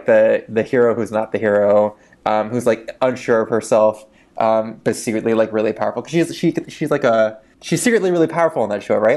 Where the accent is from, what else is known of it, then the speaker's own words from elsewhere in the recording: Miami, Florida, United States; But to answer your question, I grew up in Miami.